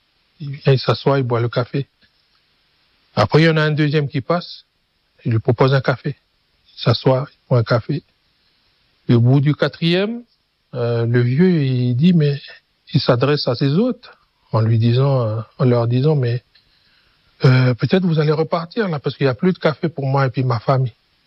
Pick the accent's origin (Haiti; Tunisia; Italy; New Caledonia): New Caledonia; Hienghène, North Province; Je suis originaire de la tribu de Tjedanit, à Yengen, à 400 km de Nouméa.